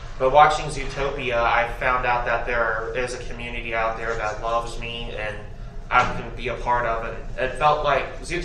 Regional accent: Virginia, United States; people tell me to go back to Africa from where I'm from. And I'm like, I'm from Virginia.

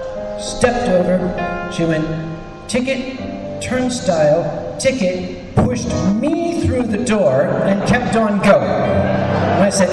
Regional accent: Philadelphia, Pennsylvania, United States; I'm from Philadelphia. This is like, you know, this is like an elementary school for me.

